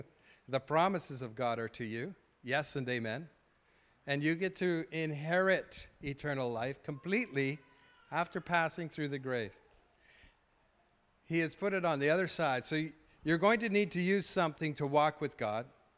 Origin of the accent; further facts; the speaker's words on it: Fort St. John, British Columbia, Canada; I grew up in Fort St. John. I was a redneck.